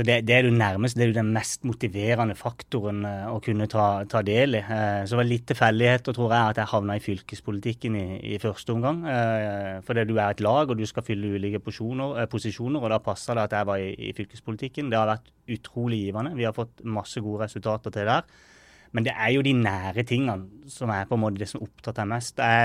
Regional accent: Agder, Norway; det er det også Agder fylke har forpliktet seg til, der jeg kommer fra og der jeg sitter nå.

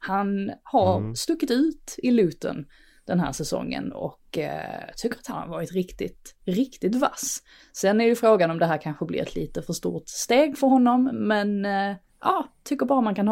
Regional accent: Skåne, Sweden; Jag är skåning, så jag har ingen aning.

